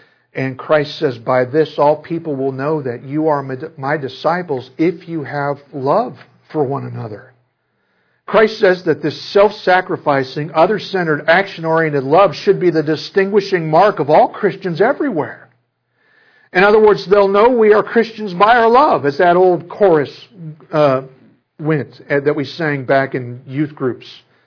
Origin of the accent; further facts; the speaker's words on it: Midwest, United States; Now, I don't have any trouble with that as a Midwesterner.